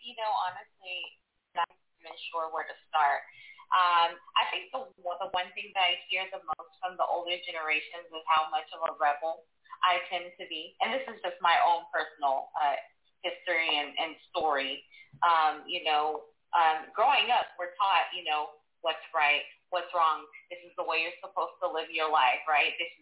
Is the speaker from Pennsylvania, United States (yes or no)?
no; Compton, California, United States; born or raised there